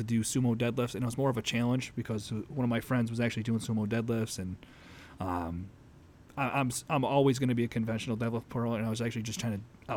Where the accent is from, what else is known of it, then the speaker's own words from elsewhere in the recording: Utica, New York, United States; Born and raised in Utica, so I'm always going to support